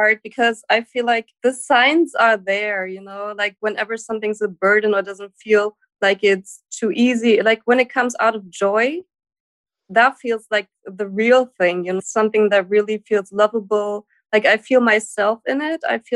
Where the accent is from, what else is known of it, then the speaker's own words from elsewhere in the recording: Germany; English is a second language; I'm from Germany.